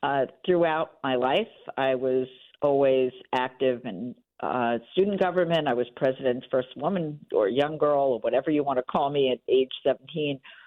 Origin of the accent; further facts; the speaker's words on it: Brooklyn, New York, United States; now in Westchester County, United States; So I grew up in Brooklyn, New York, originally from the city, and moved to Westchester County when I got married.